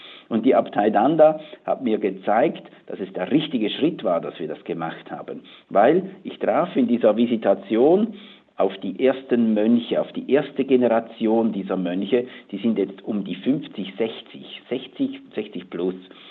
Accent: Switzerland; das gibt es auch bei uns in der Schweiz, das gehört dazu.

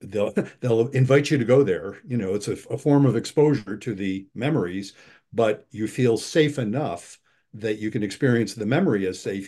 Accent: Buffalo, New York, United States; I grew up in Buffalo, by the way.

